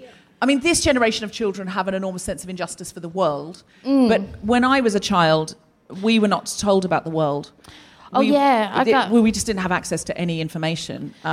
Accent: Australia; as I am also Australian

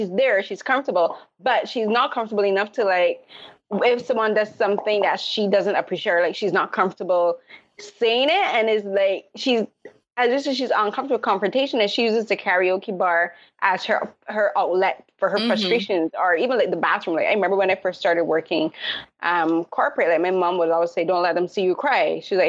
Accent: Barbados; I was raised in the Caribbean from Barbados.

